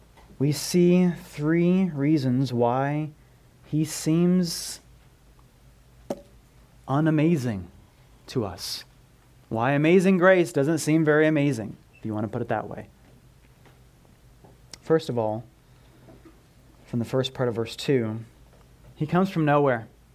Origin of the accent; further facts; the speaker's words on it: Iowa, United States; I grew up in Iowa